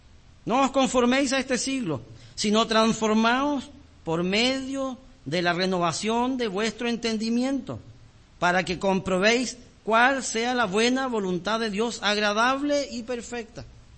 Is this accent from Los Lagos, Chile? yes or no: yes; Osorno, Los Lagos, Chile; Aquí yo nací en Osorno, me eduqué en Osorno, crecí en Osorno